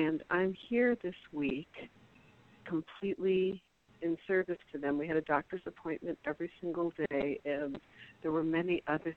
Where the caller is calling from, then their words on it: Tucson, Arizona, United States; I am calling today from Tucson, which is where my parents live.